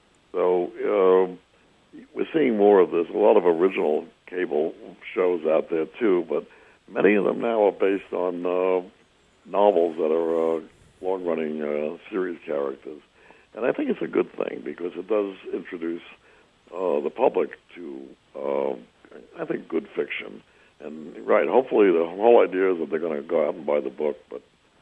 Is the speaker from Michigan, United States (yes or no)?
no; New York, United States; Neither did I have a library growing up on Long Island when it was semi-rural in those days.